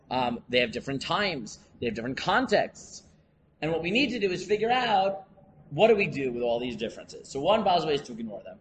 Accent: New York City, New York, United States; now in Efrat, Israel; I grew up in New York. I now live in Efrat. I'm currently in Modi'in.

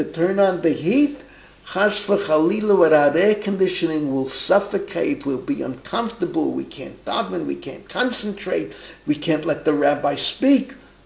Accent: Bronx, New York, United States; We grew up in the Bronx. You know how hot New York can be during the summer? All right. Grew up in the Bronx.

